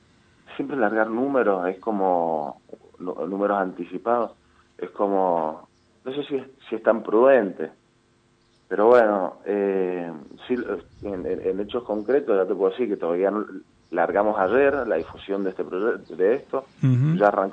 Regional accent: Mendoza, Argentina; Yo soy de Mendoza

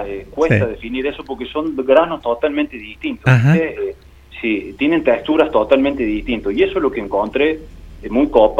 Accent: Jesús María, Córdoba, Argentina; also born or lived in Colonia Caroya; tengo 33 años, uh-huh. Soy de acá de Jesús María, nacido en Colonia Carolla y bueno, soy muy viajero.

